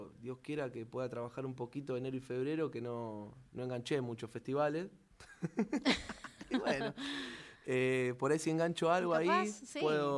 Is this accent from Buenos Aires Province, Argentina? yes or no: yes; Avellaneda, Buenos Aires Province, Argentina; yo soy de Avellaneda, y en Avellaneda no tenés un ritmo que te diga, ¿qué toca?